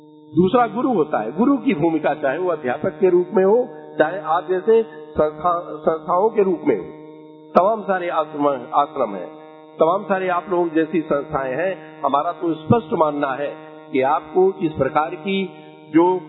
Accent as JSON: {"language": "Hindi", "region": "Uttar Pradesh", "country": "India", "said": "मैं यूपी से हूँ"}